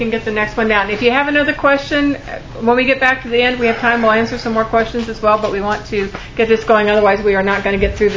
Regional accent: Florida, United States; born there; also born or lived in Ohio; I was born in Brevard County and have a lot of history in that area, but I didn't really do my drinking there.

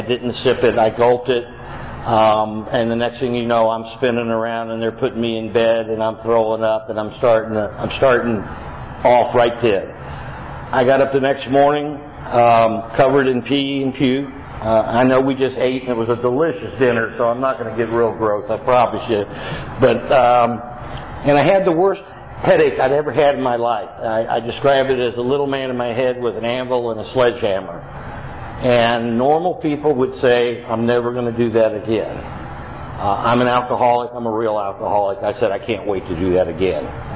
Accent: Atlanta, Georgia, United States; born there; I was born in Atlanta.

